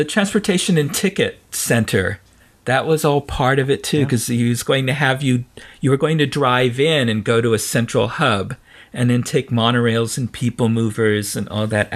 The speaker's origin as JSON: {"language": "English", "town": "San Francisco", "region": "California", "country": "United States", "tie": "born or raised there", "said": "since I was raised in San Francisco, that size means much more to me than Manhattan."}